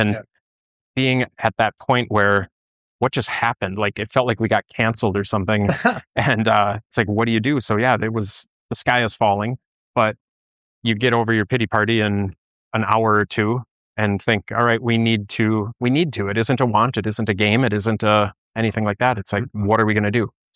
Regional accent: New Richmond, Wisconsin, United States; I'm from New Richmond, Wisconsin.

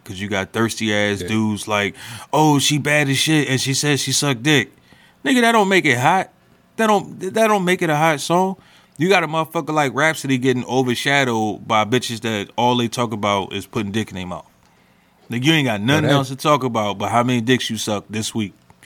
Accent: Philadelphia, Pennsylvania, United States; I am from Philly, so I could be considered

